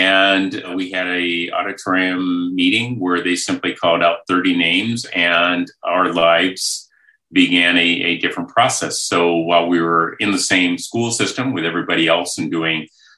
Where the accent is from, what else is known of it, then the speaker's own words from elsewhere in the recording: Iowa, United States; During the time that I was growing up in Iowa, which was during the 60s, 1960s